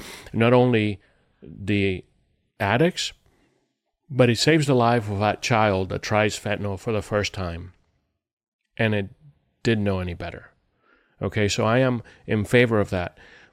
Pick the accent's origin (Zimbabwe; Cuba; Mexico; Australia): Cuba; now in United States; You know, when I came to this country from Cuba, I never thought of division.